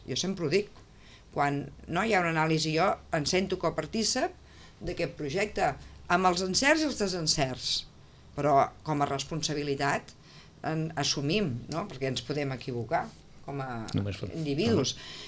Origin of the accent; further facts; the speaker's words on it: Catalonia, Spain; Bueno, soc catalana, no?